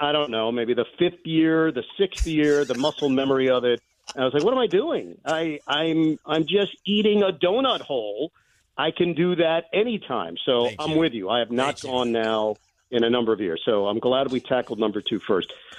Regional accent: Queens, New York, United States; I grew up in New York. I grew up in Queens on the mean streets of Forest Hills, and we had a number of pizza places there.

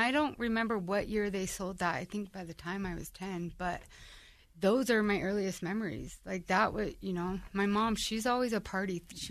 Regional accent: Ogden, Utah, United States; So I'm from Ogden. I was born and raised in the area of Ogden.

